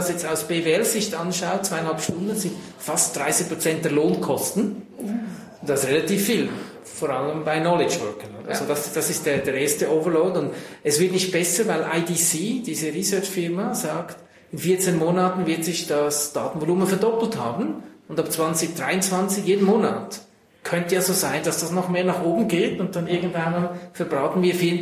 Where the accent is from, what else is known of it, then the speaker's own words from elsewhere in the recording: Central Switzerland, Switzerland; Ich bin in der Innerschweiz in einem Landgasthof aufgewachsen